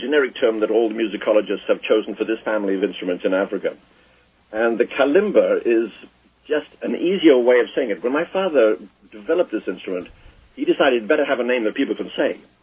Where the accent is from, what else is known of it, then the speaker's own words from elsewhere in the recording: England, United Kingdom; You know, I have a trouble with being English in that one doesn't talk about oneself in England.